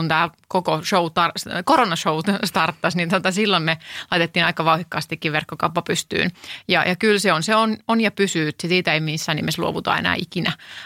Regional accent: Ostrobothnia, Finland; Ja mietinkin Pohjanmaat, kun mä oon kotosin

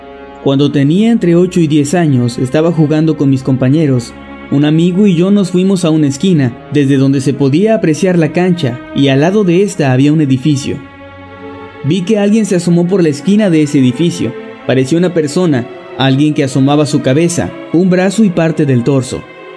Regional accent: Chile; Cuando iba a la escuela en séptimo básico, como se dice en mi país, Chile, yo siempre me sentaba en el medio del salón

